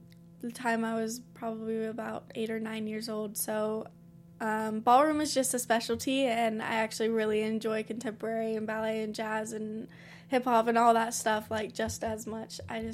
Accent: Salem, Utah, United States; I'm originally from Salem, Utah.

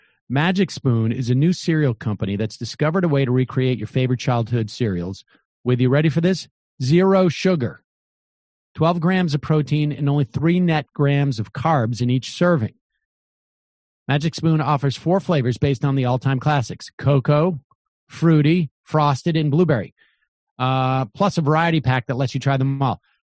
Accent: United States; because I'm an American, I have the right to go into a private business.

